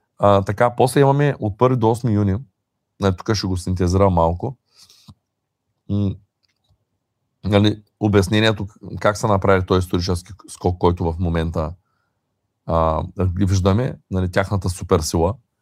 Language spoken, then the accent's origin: Bulgarian; Shumen, Shumen Province, Bulgaria; аз съм момченце от Чумен, нали, не съм обикарал много по света.